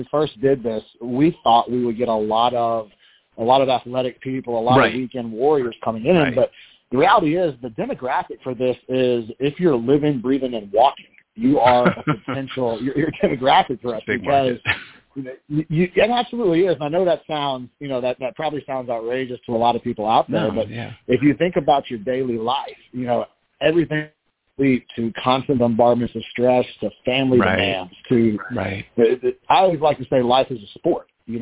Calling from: Baton Rouge, Louisiana, United States; I'm calling from Baton Rouge, Louisiana this morning.

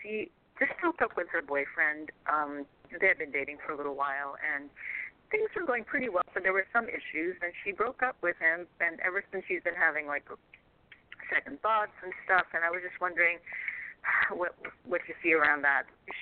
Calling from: California, United States; calling from California.

